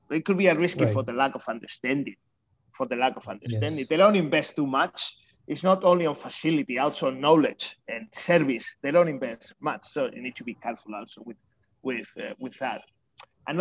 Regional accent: China; English is a second language; I came from China

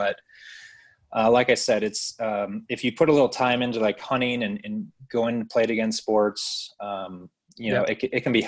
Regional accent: Michigan, United States; now in Kentucky, United States; And I'm from Michigan originally, so I'm cold blooded.

